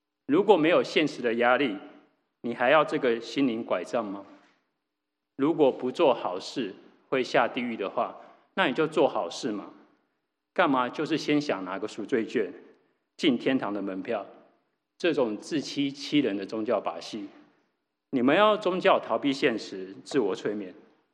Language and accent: Chinese; Taiwan; 我是一个在台湾长大的孩子，台湾是个包容性还蛮大的地方，所以庙宇、佛堂或什么的宗教团体其实都还蛮普遍的。我的家庭呢，在台湾没有特别宗教信仰，